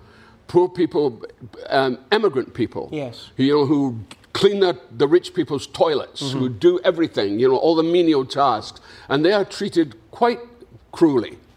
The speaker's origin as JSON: {"language": "English", "town": "Dundee", "region": "Scotland", "country": "United Kingdom", "tie": "born or raised there", "said": "I was back in my hometown of Dundee in Scotland"}